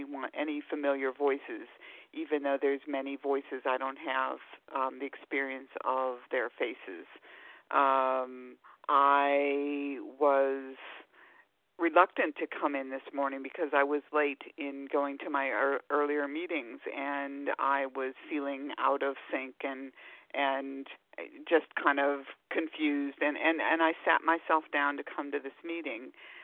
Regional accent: Rhode Island, United States; I'm from Rhode Island

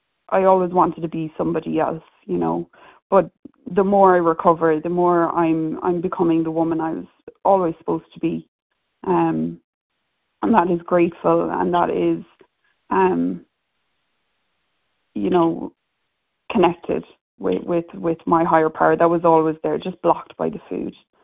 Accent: Ireland; Ireland, and it just seemed so difficult for me to understand growing up.

